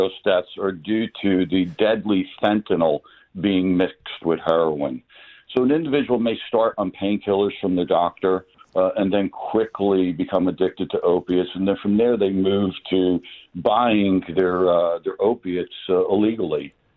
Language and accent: English; Irvington, New Jersey, United States; No, I grew up in Irvington, New Jersey, right up the street, right up the street from Newark.